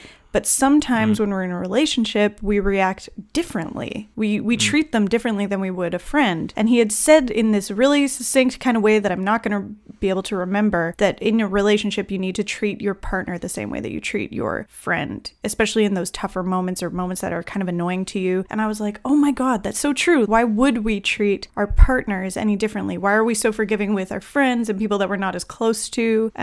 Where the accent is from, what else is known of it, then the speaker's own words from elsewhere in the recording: Manitoba, Canada; I grew up 2 hours outside of Winnipeg, never been to this park.